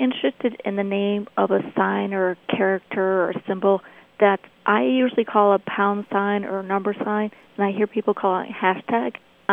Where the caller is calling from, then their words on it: Hebron, Connecticut, United States; I'm calling from Hebron, Connecticut.